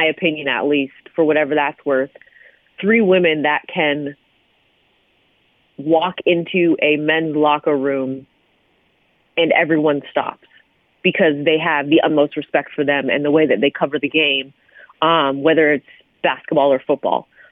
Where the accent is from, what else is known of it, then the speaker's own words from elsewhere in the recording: Canada; So, I think for me, it's like you said, Richard, growing up in Canada, it's completely different.